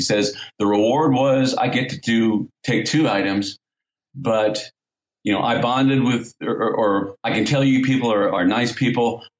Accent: United States; And as an American, I always thought that Australian and New Zealand's dialect was almost the same.

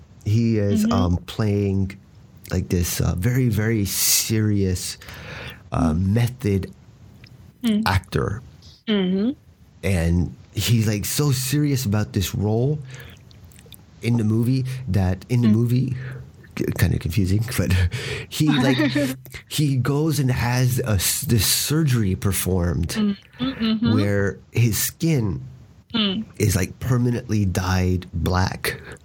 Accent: Atlanta, Georgia, United States; Play against my hometown, the Atlanta Falcons, and I was happy again because the Tampa Bay Buccaneers won.

